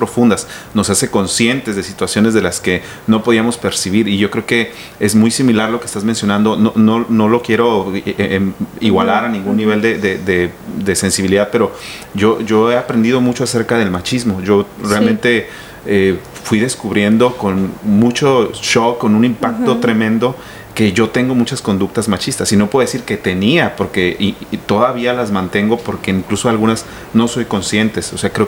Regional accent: Mexico City, Mexico; Yo propiamente soy migrante, como bien mencionas, yo vengo de la Ciudad de México, yo me enfrenté a un choque cultural, yo llegué creyendo que el DF era lo máximo, en su momento todos le llamamos el DF, y llegué aquí, yo era el chilango

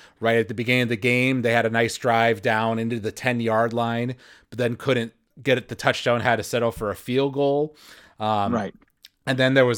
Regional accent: Michigan, United States; Now, I should say that, obviously, I grew up in Michigan and everything, so in a normal year, I probably would have been rooting for Michigan to win.

